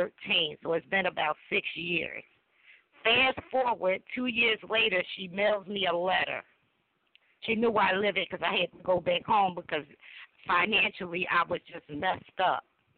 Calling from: Philadelphia, Pennsylvania, United States; from Philadelphia.

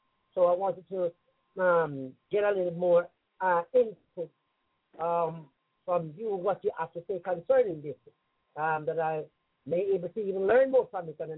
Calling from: England, United Kingdom; Yeah, I'm from the UK, from the United Kingdom.

